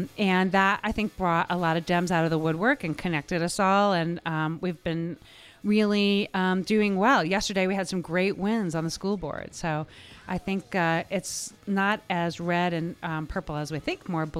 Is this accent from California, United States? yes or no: no; Ohio, United States; born there; So I was born in Ohio, in the Midwest. We moved around a little bit.